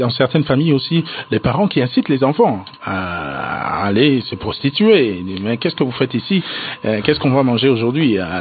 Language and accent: French; DR Congo; chez nous au Congo